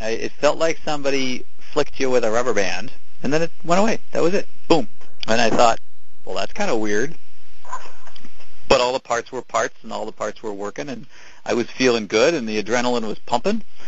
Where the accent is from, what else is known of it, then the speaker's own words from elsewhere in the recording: Endicott, New York, United States; not too far from where I grew up in Endicott, Binghamton area